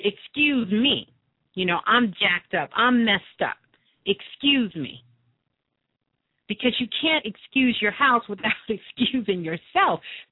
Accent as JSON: {"language": "English", "region": "New York", "country": "United States", "said": "you know, I'm from New York."}